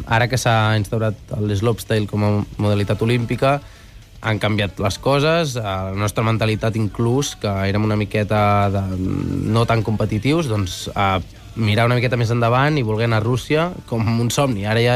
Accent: Catalonia, Spain; soc de la Cerdanya, soc de muntanya

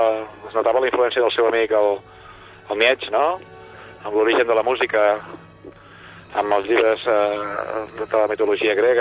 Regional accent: Moià, Catalonia, Spain; jo soc de Mollà, que allà tenim el carrer Richard Wagner i el bar més important del poble es diu Sant Graal.

